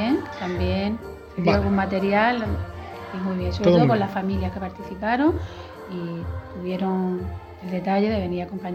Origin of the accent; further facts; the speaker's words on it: Albox, Andalusia, Spain; los de Olula del Río y Albox, mi pueblo.